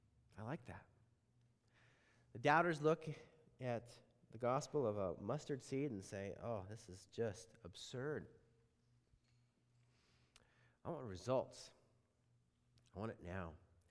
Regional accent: Montana, United States; was speaking to followers in Montana, okay? My home state.

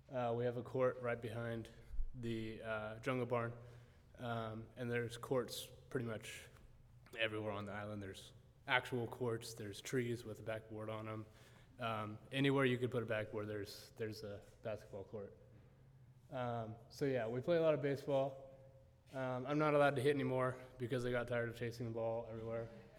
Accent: United States; And that's one of my normal seats because I'm American, and that's just where they make the Americans sit.

